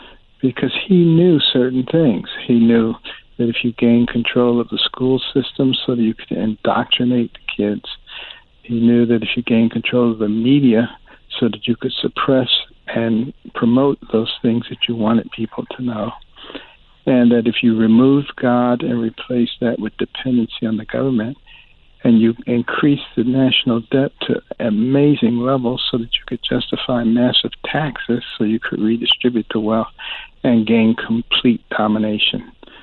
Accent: Detroit, Michigan, United States; born or raised there

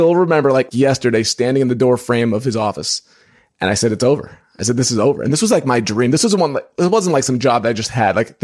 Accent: New York, United States; When I lived in New York, because I'm from New York, I used to do side work for him.

